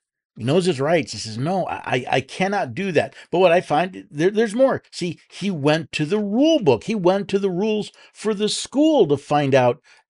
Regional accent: New York City, New York, United States; born there; By the way, I was born in New York City. I remember as a small child going to a firehouse

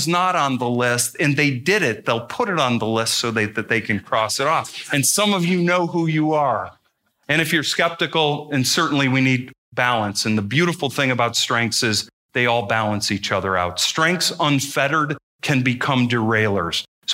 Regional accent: Kalamazoo, Michigan, United States; Growing up in the Kalamazoo area, being here since 93, I don't hear this so much anymore.

